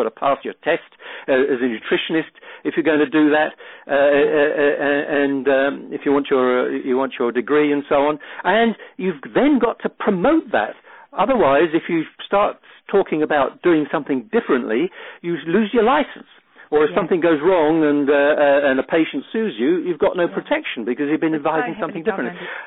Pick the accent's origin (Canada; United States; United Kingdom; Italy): United Kingdom; England; although I'm English, I'm more familiar with what goes on in America